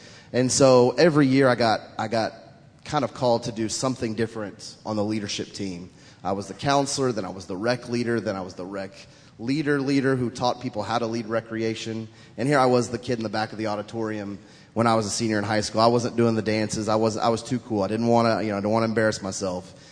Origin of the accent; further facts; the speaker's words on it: Fort Worth, Texas, United States; But I grew up in Fort Worth going to church and playing basketball, and that's what I did.